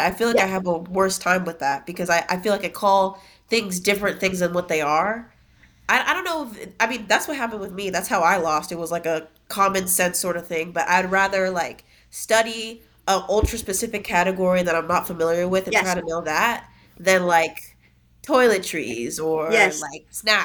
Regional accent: Nigeria; Oh, as a Nigerian

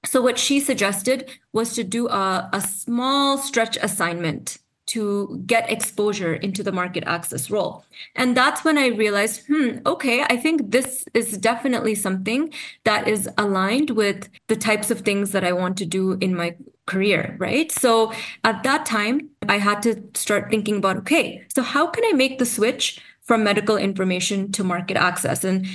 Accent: Canada; I'm from Canada. And I studied at the University of Toronto, and I did my Doctor of Pharmacy degree there.

